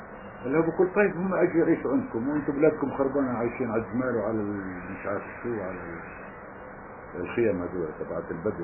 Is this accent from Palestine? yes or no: yes; Palestine; قلت له احنا كفلسطينيين لازم احنا في كل بلد اوروبا